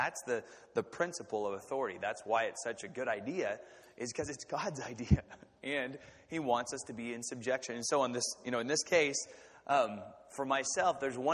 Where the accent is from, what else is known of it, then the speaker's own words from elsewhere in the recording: Kansas, United States; And she's from the Pacific Northwest and I'm from Kansas.